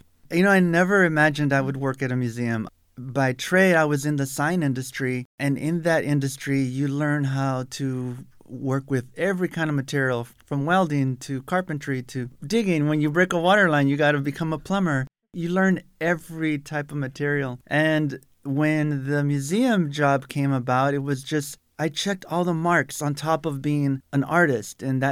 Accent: South Tucson, Arizona, United States; But I grew up in South Tucson.

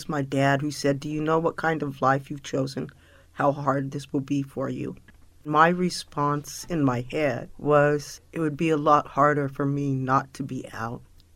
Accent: Denver, Colorado, United States; born there; I was born in Denver, Colorado in 1954. My coming out experience was in Denver, Colorado in about 1983.

